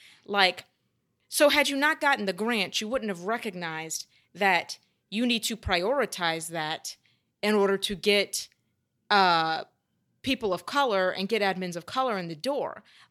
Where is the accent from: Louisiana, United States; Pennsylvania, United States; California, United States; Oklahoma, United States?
Louisiana, United States; I came from Louisiana, knew very little about theater